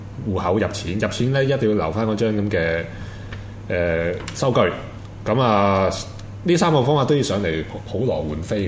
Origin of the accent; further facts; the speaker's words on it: Hong Kong; 你中國人又係咪肯同我哋香港人決一死戰咧？